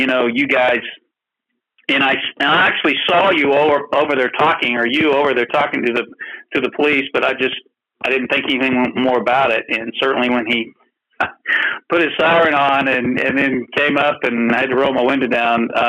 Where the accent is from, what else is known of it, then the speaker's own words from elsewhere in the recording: Hutchinson, Kansas, United States; moved away; I came from Hutchinson, Kansas in 1978. Now, I'm a Texan.